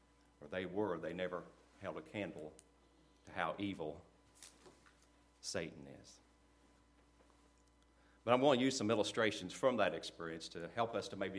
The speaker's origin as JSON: {"language": "English", "region": "Illinois", "country": "United States", "tie": "born or raised there", "said": "And I grew up here in Southern Illinois, and we know we're kind of sheltered here."}